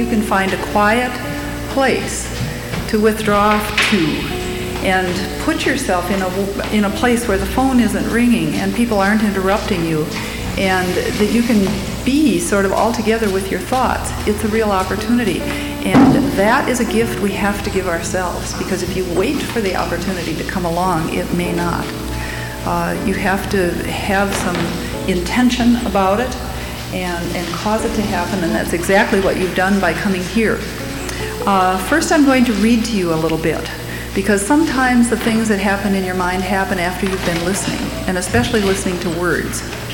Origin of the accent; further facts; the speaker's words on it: Northfield, Minnesota, United States; I come from Northfield, Minnesota, where I've lived for lots of years and worked at St. Olaf College, not as a teacher so much, but as a secretary in the art department.